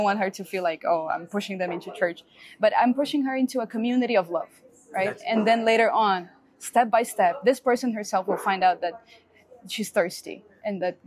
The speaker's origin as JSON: {"language": "English", "town": "Fortaleza", "region": "Ceará", "country": "Brazil", "tie": "born or raised there", "said": "So in Fortaleza, in my hometown here"}